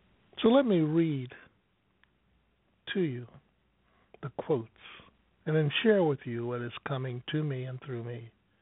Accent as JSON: {"language": "English", "town": "St. Louis", "region": "Missouri", "country": "United States", "tie": "born or raised there", "lives_now": "Dover, United States", "said": "I grew up in St. Louis, Missouri, and they had like a lot of places. Even we have in Dover now."}